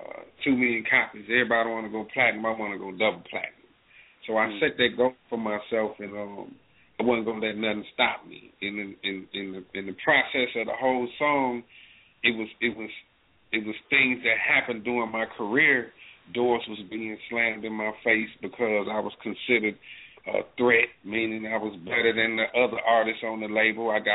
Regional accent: Baton Rouge, Louisiana, United States; I come from Baton Rouge, Louisiana, man. And I come from having nothing, you know.

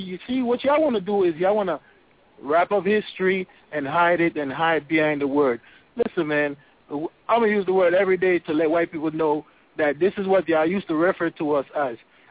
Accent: Jamaica; I was born and raised in Jamaica

